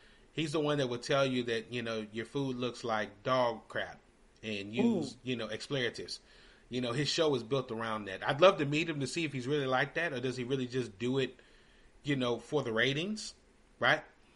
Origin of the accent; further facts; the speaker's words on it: Louisville, Kentucky, United States; there's a good chef guy that I know in my hometown of Louisville, Kentucky